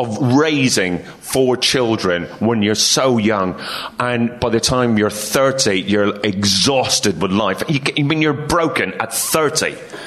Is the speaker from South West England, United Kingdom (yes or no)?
no; Northern Ireland, United Kingdom; now in London, United Kingdom; entire family speak like this. They have the proper Northern Irish accent. And a lot of people think my accent has changed because I moved to London. Trust me, my dad … had an English accent, and that's why I speak the way I do.